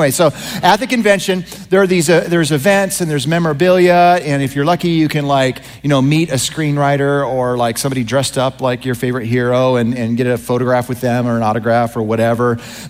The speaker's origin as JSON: {"language": "English", "town": "Vancouver", "region": "Washington", "country": "United States", "tie": "born or raised there", "said": "How many of you are from the great state of Washington, particularly the Vancouver area, my hometown?"}